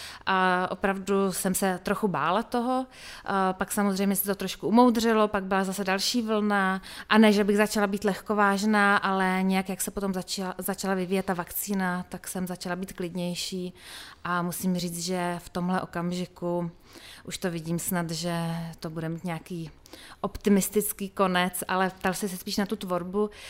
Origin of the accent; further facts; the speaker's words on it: Božetice, South Bohemian Region, Czechia; also born or lived in Písek; narodila jsem se v Písku, ale vesnice, kde jsem vyrůstala a kde žijí mý rodiče dosud, se jmenuje Božetice a je to kousek od Milevska mezi Pískem a Táborem. Malá vesnička, 500 lidí.